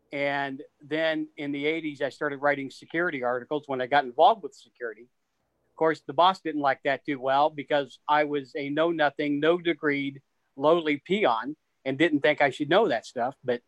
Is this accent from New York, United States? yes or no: no; Missouri, United States; Obviously, growing up in the Midwest in Northwest Missouri, I heard a lot about it back then. And then I was in North Dakota for a few years too.